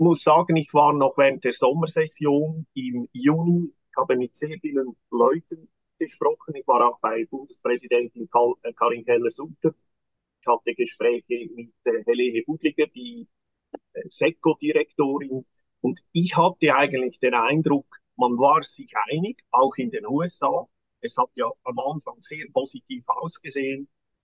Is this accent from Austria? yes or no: no; Lucerne, Switzerland; ich bin ja ein Luzerner